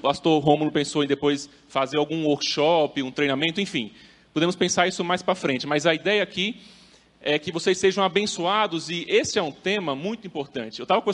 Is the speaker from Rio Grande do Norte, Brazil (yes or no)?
yes; Natal, Rio Grande do Norte, Brazil; now in Curitiba, Brazil; Vocês vão perceber que nosso sotaque é um pouco diferente, tá? Nós somos de Natal e Rio Grande do Norte.